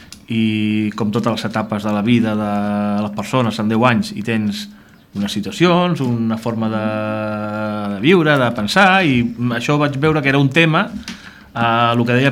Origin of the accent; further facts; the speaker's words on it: Sabadell, Catalonia, Spain; born there; now in Navàs, Spain; jo sóc nascut a Sabadell, en tinc 42 anys, faré 43 ara, el 2 de juliol. Fa prop de 8 anys que vivim a Navàs.